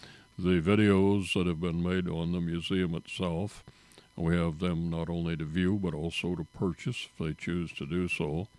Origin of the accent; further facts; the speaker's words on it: Nebraska, United States; I was born and raised in Nebraska, and I was five in 1932 when the storms first hit us, and I was 10 when they quit blowing.